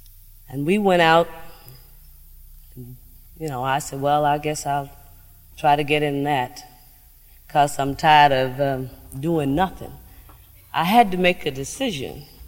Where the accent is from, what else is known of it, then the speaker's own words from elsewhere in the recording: Mississippi, United States; from Issaquena County in Mississippi.